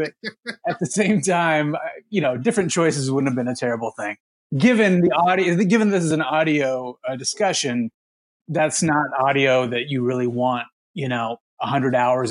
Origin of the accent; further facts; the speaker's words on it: Texas, United States; I grew up in Texas, you know, spending a lot of times in cars